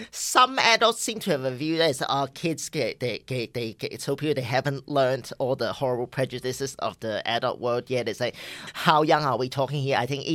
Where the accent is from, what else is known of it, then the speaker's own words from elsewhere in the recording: Hong Kong; So for context, I grew up in Hong Kong. I'm a transgender man, so at that age, I still looked like a girl.